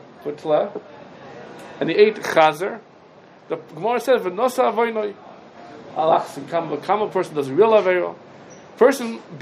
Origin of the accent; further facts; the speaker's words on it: United States; but I'm American, I have Taivas, Gashmias over here